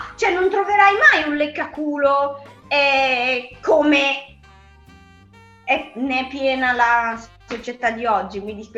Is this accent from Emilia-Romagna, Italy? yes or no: yes; Emilia-Romagna, Italy; e mi stava uscendo voglia, oddio, da romagnolo